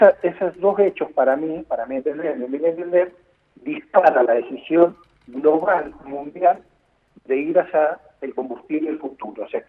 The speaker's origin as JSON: {"language": "Spanish", "country": "Argentina", "said": "tenemos como argentinos acordar nuestras bases de crecimiento"}